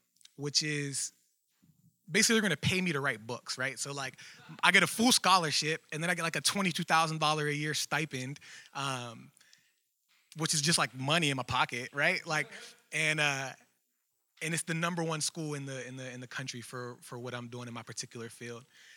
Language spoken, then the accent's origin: English; Washington, Pennsylvania, United States; I'm from Washington, Pennsylvania, which is like an hour and a half away, kind of like a smaller jug town. I kind of grew up, it was kind of rough over there